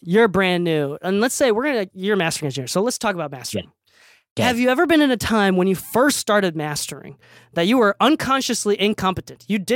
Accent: United States; I'm freaking American

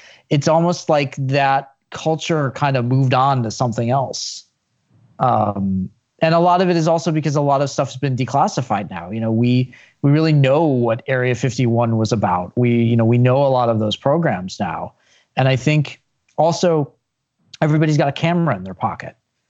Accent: Chicago, Illinois, United States; My favorite sports conspiracy, because I grew up in Chicago

